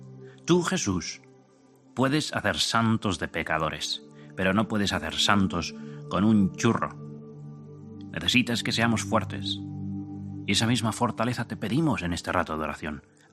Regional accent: Valencian Community, Spain; Como la gente de mi tierra, tras la Tana. Es el grito de los valencianos, ¡amunt!

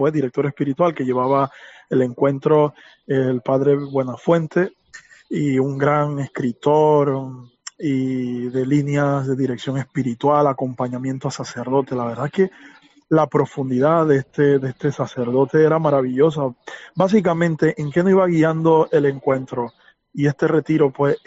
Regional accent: Panama; now in Spain; soy panameño, pero soy de la diócesis de Huelva

